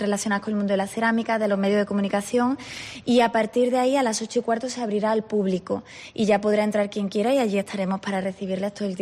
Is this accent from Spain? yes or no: yes; Córdoba, Andalusia, Spain; lo identifico también mucho con mi tierra y con mis orígenes, mis raíces, que es muy importante e influencia mucho e inspira mucho mi obra. Y claro, Andalucía y Córdoba pues es todo color, es todo saturación.